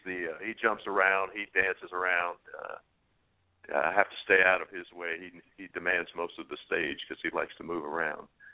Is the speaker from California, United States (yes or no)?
no; Louisiana, United States; And, of course, we're all from Cajun country, so we heard that term quite a bit.